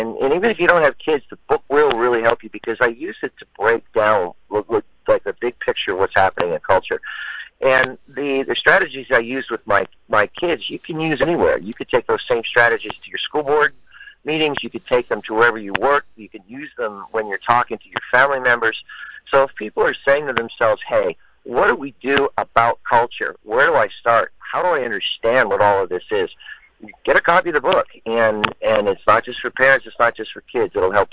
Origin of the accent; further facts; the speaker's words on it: State College, Pennsylvania, United States; also born or lived in Pittsburgh; I was born in Pittsburgh, PA, and lived there for a while. Then my father and my family moved out. My father went to work for Penn State here in State College, PA, and I went to high school, college here